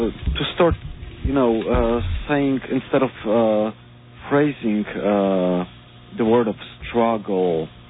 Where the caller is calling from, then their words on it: Union, New Jersey, United States; I am calling from New Jersey. … I'm calling from Union.